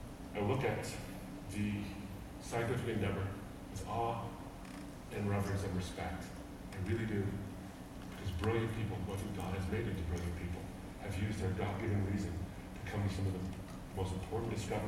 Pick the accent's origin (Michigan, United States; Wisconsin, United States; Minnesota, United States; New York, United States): Michigan, United States; I'm from Michigan, like you in Montana, I need a lot of sweaters. We're a cold weather state too.